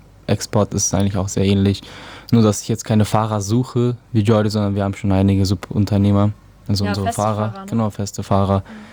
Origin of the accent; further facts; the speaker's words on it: Bulgaria; Aufgewachsen in Bulgarien.